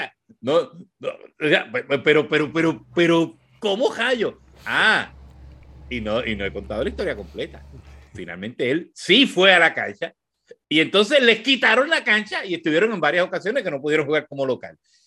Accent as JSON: {"language": "Spanish", "town": "Corozal", "country": "Puerto Rico", "tie": "born or raised there", "said": "Yo soy natural de Corozal. Hace 5 años que no vivo en Corozal, pero soy corozaleño."}